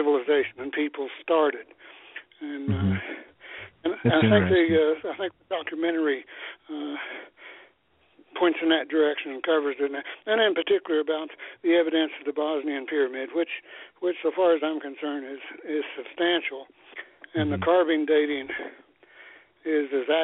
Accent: Kentucky, United States; I'm from Kentucky, but like a lot near the state of Missouri

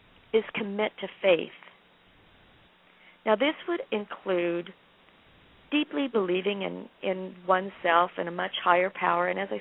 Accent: Las Vegas, Nevada, United States; I'm from Las Vegas.

